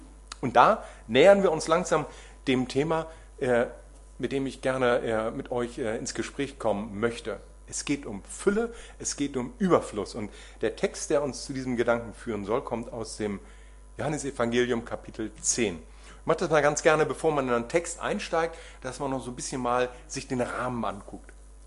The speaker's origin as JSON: {"language": "German", "town": "Kiel", "region": "Schleswig-Holstein", "country": "Germany", "tie": "born or raised there", "said": "ich komme aus Kiel, bin gebürtiger Kieler"}